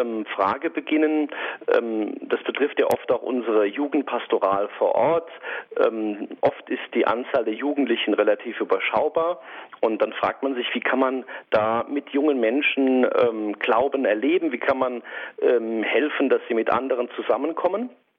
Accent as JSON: {"language": "German", "region": "Saarland", "country": "Germany", "said": "Ja, also so als Saarländer hat man auch eine gewisse Nähe zu Frankreich"}